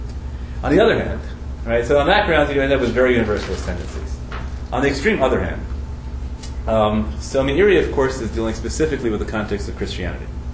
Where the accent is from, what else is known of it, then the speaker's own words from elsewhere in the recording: United States; So on the one hand, I'm an American. And as an American, an American who's very patriotic and deeply influenced by American tradition.